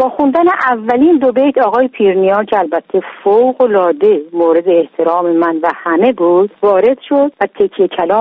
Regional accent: Khoy, West Azerbaijan, Iran; born there; در خوی دبیر زبان انگلیسی بودم. من در 8 آذر ماه 1319 در خوی به دنیا آمدم.

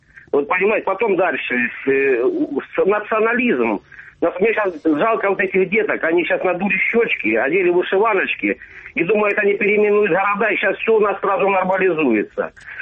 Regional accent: Luhansk, Luhansk Oblast, Ukraine; Сергей, я вообще беженец из Луганска, сейчас в Луганской области живу.

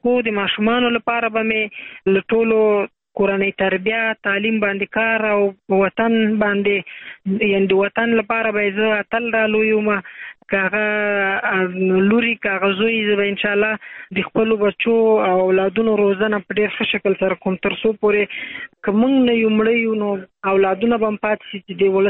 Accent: Afghanistan; مونږ افغانان یو، دا باید ونه وایي چې دا زما خپل ولایت ده

